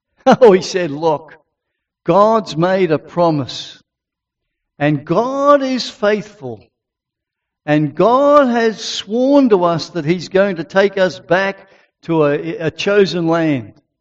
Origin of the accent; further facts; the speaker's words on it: Australia; I'm just an Aussie battler.